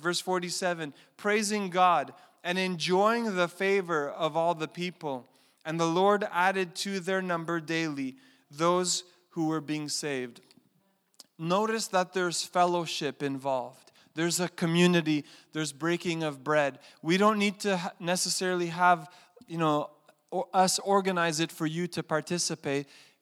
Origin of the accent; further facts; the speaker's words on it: Montreal, Quebec, Canada; I grew up in Montreal.